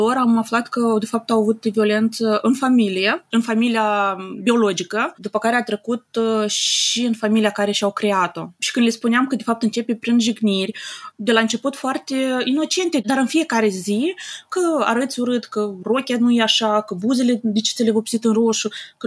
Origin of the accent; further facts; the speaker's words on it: Ukraine; now in Moldova; Eu sunt din altă țară, sunt ucraineancă, sunt din altă țară